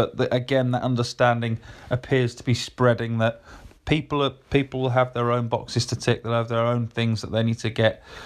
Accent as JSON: {"language": "English", "region": "Yorkshire and the Humber", "country": "United Kingdom", "tie": "born or raised there", "said": "especially me growing up in Yorkshire."}